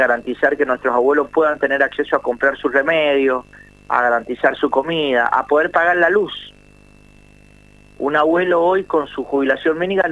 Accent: Argentina; no somos Chile, somos Argentina.

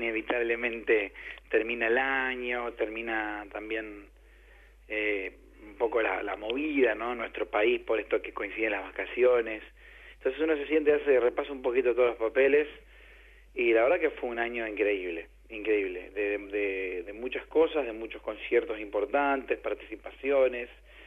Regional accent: Argentina; es un reconocimiento como argentino

